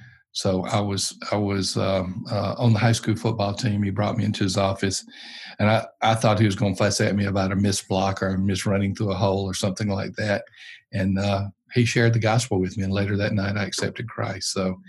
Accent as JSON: {"language": "English", "town": "Union Springs", "region": "Alabama", "country": "United States", "tie": "born or raised there", "said": "The place where I was born and raised, a little town called Union Springs, and Union Springs is at kind of a point between Selma, Alabama, Tuskegee, Alabama, and Montgomery, Alabama"}